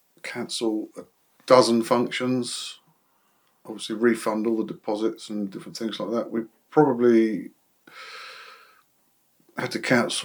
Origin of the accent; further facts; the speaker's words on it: Arundel, South East England, United Kingdom; I'm a mullet, born and bred in Arundel. For 62 years.